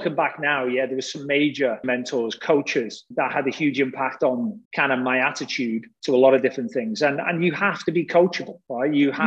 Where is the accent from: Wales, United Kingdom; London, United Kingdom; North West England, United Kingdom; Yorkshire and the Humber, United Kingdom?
North West England, United Kingdom; accent: Liverpool; I'm a Liverpool fan, as probably some people will pick up from my accent.